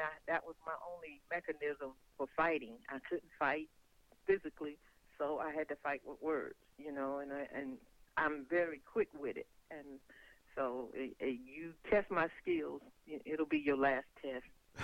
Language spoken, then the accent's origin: English; Twin City, Georgia, United States; Small town, Twin City, Georgia.